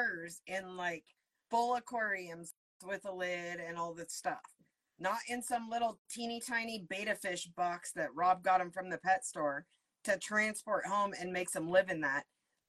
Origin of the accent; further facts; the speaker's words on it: Oregon, United States; I grew up in Oregon and we ate crawfish.